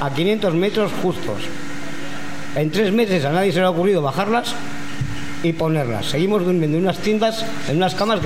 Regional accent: Vitoria-Gasteiz, Basque Country, Spain; que yo soy de Gasteiz

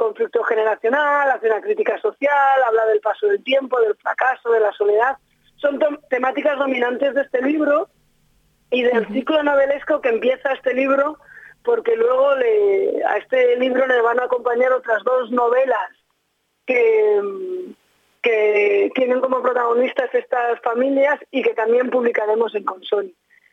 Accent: United States; soy estadounidense

